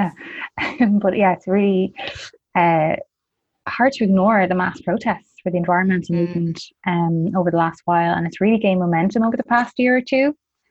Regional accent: Ireland; And I know for myself and Katie, as two Irish white women, honestly, we can't even begin to imagine how this must feel

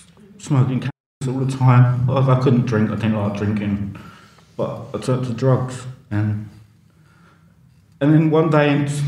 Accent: Wallington, London, United Kingdom; So I grew up on Roundshaw in Wallington from birth, 1976. Growing up, I absolutely loved growing up on Roundshaw.

